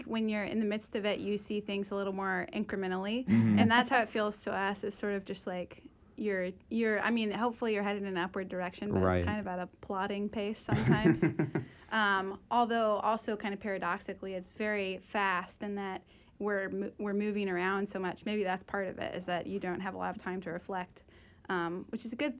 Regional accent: Greensboro, North Carolina, United States; I grew up playing violin in Greensboro

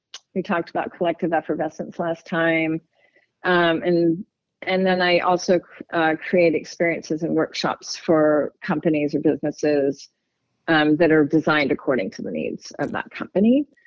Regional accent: the South, United States; I grew up in the South, and this landscape really, really speaks so deeply to me.

